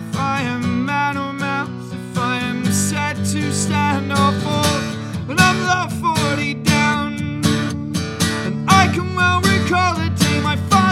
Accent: England, United Kingdom; Because when I turned 16, because I grew up outside of London, my dad's family are from there.

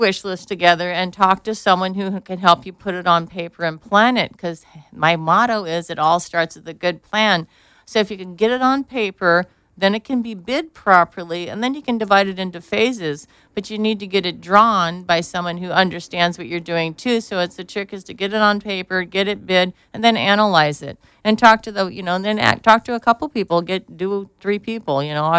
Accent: Laguna Beach, California, United States; but I focused where I love, which is Laguna Beach. This is my hometown. This is my base.

